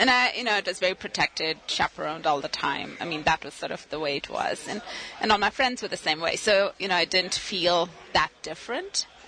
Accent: Mumbai, Maharashtra, India; I grew up in Bombay. That's where I went to school. But my ancestral home is in South India, which is from a tiny city called Mangalore in South India. Not to confuse it with Bangalore.

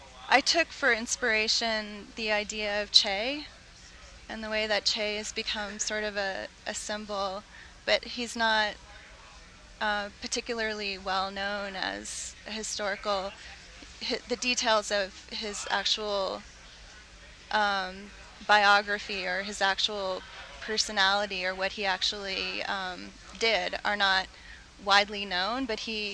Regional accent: Martha's Vineyard, Massachusetts, United States; also born or lived in Los Angeles; I grew up in Massachusetts on Martha's Vineyard, but I've lived all over the place. I just was in Los Angeles for 2 years.

